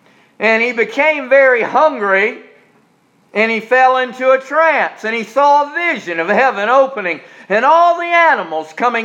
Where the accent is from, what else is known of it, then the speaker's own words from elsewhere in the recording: Charleston, United States; Truth might mean I've got to leave my hometown of Charleston and move to Brevard.